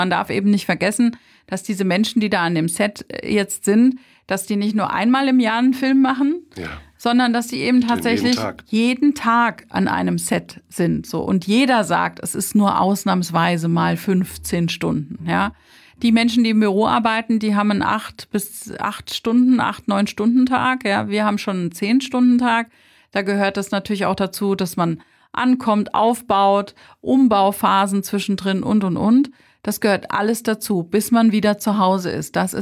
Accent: Rhineland-Palatinate, Germany; Wir sind halt aus Rheinhessen.

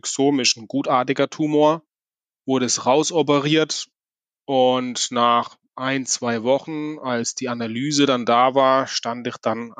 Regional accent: Oberrimsingen, Baden-Württemberg, Germany; Ich komme ursprünglich aus Oberrimsing am Thuniberg.

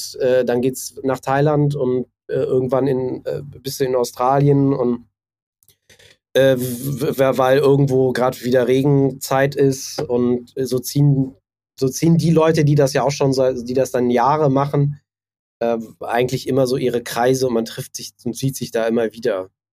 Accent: Cologne, North Rhine-Westphalia, Germany; ich bin ja Kölner, ne?

